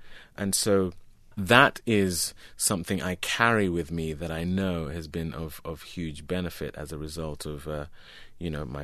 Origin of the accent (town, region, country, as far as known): London, United Kingdom; born or raised there